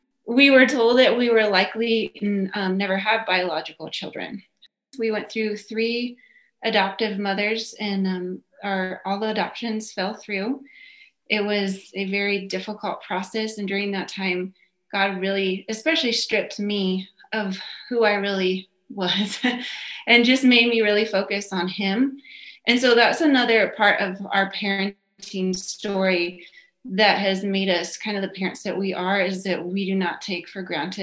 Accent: Spain; I grew up actually in Spain. My parents were missionaries, church planters.

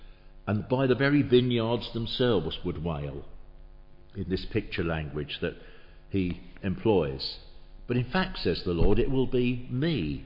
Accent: England, United Kingdom; And we think, well, no, we're English. We're okay. We're in this little island here, and God has always looked after us in the past, whether we believe in him or not.

